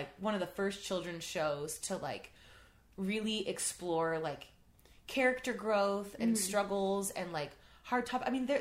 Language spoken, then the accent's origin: English; Memphis, Michigan, United States; also born or lived in Florida; I am from Michigan.